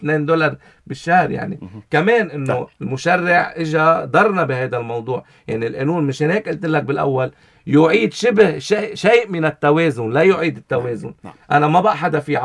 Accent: Lebanon; انا مواطن لبناني

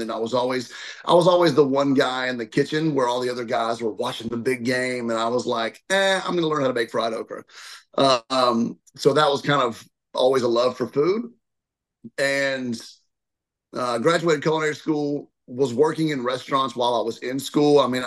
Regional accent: Murfreesboro, Tennessee, United States; also born or lived in Virginia; So I was born in Virginia. Moved to Tennessee when I was like 6 weeks old, lived in my grandparents. They had an extra house, grew up in the country till I was about four. Then we moved to Murfreesboro, my mom

